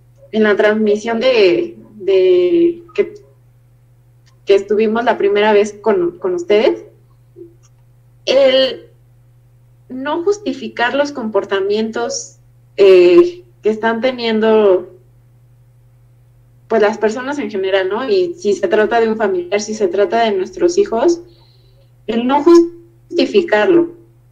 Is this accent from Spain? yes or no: no; Mexico; también como sociedad mexicana tenemos muy marcado esto